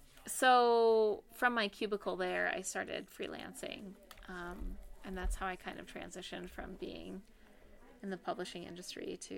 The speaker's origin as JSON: {"language": "English", "town": "Boston", "region": "Massachusetts", "country": "United States", "said": "I'm from Boston originally"}